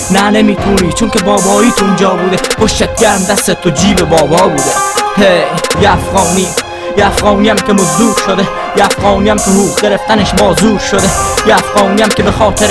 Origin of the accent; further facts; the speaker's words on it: Afghanistan; منم یه افغانم یه انسانم